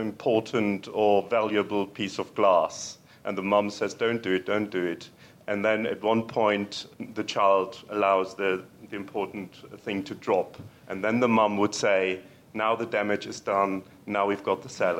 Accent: Germany; English is a second language; I'm from Germany.

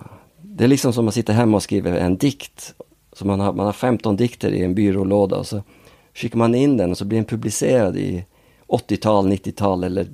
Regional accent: Norway; Swedish is a second language; now in Sweden; det var ju liksom min dialekt, Norge, oj, var kommer du från?

